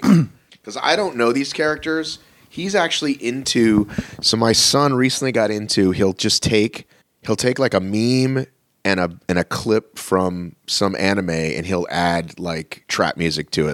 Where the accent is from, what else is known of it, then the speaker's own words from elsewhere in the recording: Marietta, Georgia, United States; And I grew up in Marietta.